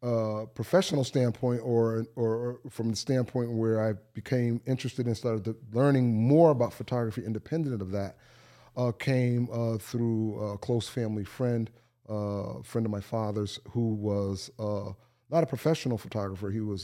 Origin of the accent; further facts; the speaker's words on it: New Haven, Connecticut, United States; It's being a young man growing up in the Elm City.